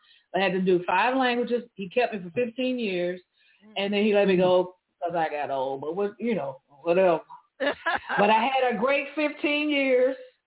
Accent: Memphis, Tennessee, United States; I grew up in Memphis, Tennessee. You know, my daddy was a preacher, had to be at church 5 days a week, you know, and everybody in Memphis sang.

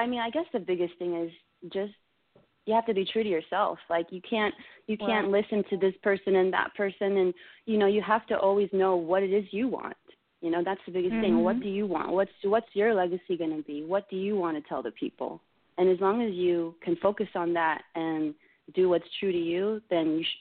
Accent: Maryland, United States; also born or lived in Florida; Yeah, I was born in Florida. I was raised in Maryland. And then I came back to Florida for college, and I studied music.

